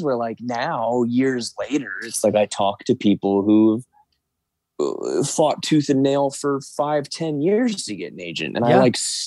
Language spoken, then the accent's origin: English; West Chester, Pennsylvania, United States; Yeah, so I am originally from a town called Westchester, Pennsylvania. It's about 20 minutes or so outside of Philadelphia. I lived there right until I tu